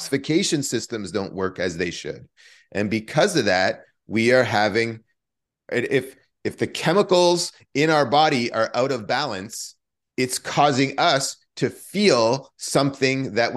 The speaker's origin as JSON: {"language": "English", "town": "Winnipeg", "region": "Manitoba", "country": "Canada", "tie": "born or raised there", "also_born_or_lived": "Thunder Bay", "said": "and I lived in Winnipeg from 6 until 12, right? Bike stolen, beaten up, jacked in poor neighborhoods, and just lots of fighting there. And then moving to Thunder Bay, another"}